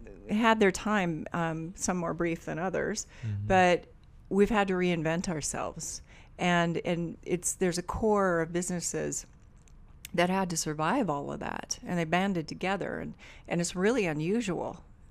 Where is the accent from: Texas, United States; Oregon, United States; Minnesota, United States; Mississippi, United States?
Oregon, United States; Portland; now in Bend, United States; I've been coming here all my life, but I'm from Portland.